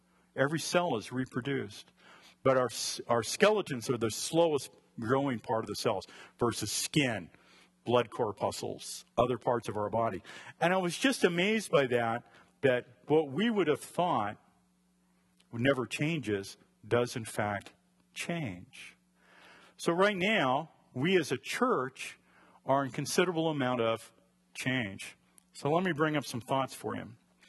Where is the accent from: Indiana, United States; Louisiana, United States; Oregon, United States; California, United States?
Oregon, United States; Salem; Reminds me of Bush Park, which is like the central park for where I grew up out in Salem, Oregon.